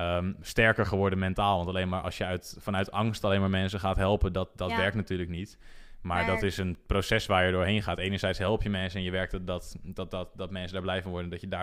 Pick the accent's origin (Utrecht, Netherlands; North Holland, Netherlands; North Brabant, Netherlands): North Holland, Netherlands; Muiden; ouders die komen uit Haarlem en Bloemendaal. En die zijn toen op een gegeven moment naar Muiden verhuisd. Dus daar ben ik geboren en getogen. En ja, daar ben ik in Muiden gewoon tot de basisschool gezeten.